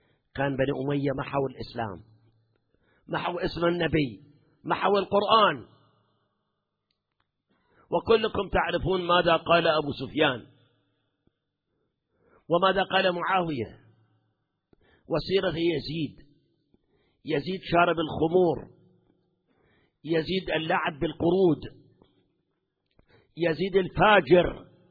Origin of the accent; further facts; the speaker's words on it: Iraq; احنا نتذكر زمن صدام عندنا بالعراق